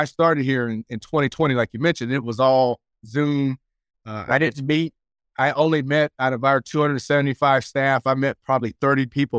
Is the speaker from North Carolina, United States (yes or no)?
yes; Fayetteville, North Carolina, United States; now in Los Angeles, United States; And you know, I'm a kid from Fayetteville, North Carolina. I never thought I'd be in LA and at UCLA